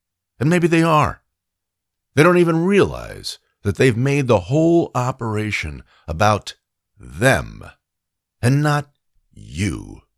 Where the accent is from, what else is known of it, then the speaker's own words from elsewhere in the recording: New York, United States; Yes, that's a Yiddish word. I'm from New York, and I know lots of Yiddish words.